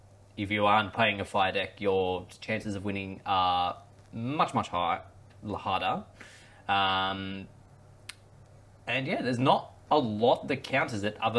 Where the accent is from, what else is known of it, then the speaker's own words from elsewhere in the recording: Australia; like, it does make you feel just a little bit shit as an Australian player